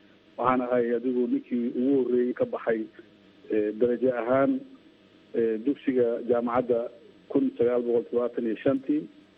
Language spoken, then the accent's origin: Somali; Middle Shabelle, Somalia; also born or lived in Mogadishu; waxaan ku dhashay meel u dhow magaalada Mahabay ee ka tirsan gobolka Shabeellada Dhexe waxbarashadii meesha aan ku soo bilaabay gobolka Shabeellada Dhexe